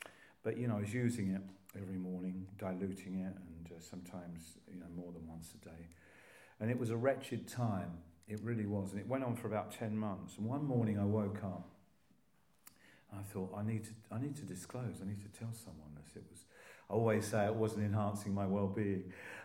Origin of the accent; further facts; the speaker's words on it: Croydon, London, United Kingdom; I grew up in South London, Croydon